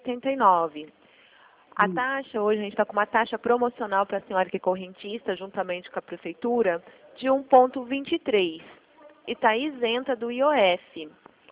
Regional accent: Mogi Guaçu, São Paulo, Brazil; Eu sou aqui de Mogi Guaçu também.

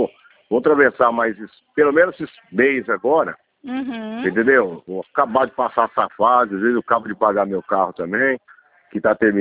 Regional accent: Jaburana, Brazil; Ah, de Bebedouro, eu sou daqui de Jaburana.

